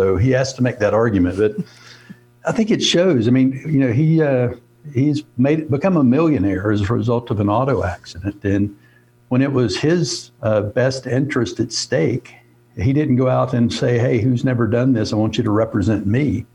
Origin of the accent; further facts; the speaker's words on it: North Carolina, United States; Well, when I grew up in North Carolina, you know, back in the, I'm 62 years old.